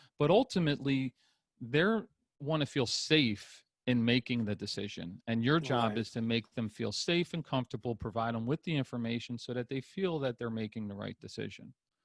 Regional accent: Philadelphia, Pennsylvania, United States; I'm in Southern California, but I'm originally from Philadelphia.

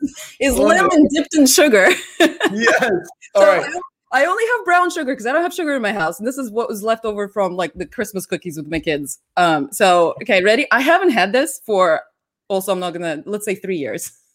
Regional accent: Russia; So I grew up in Russia, in the Soviet Union.

